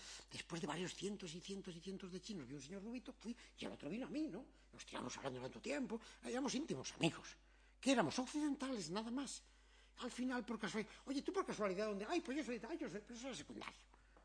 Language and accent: Spanish; A Coruña, Galicia, Spain; yo de la Coruña, y nos dimos un abrazo en Rumanía